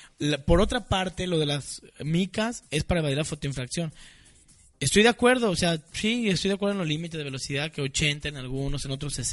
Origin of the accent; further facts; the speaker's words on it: Guadalajara, Jalisco, Mexico; Soy de aquí de Guadalajara.